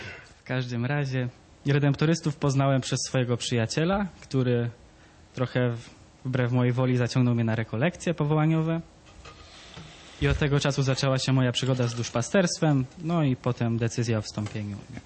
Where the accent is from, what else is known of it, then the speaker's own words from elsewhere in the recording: Bobowa, Lesser Poland, Poland; pochodzę z południa Polski, z Bobowej, nieopodal Tuchowa.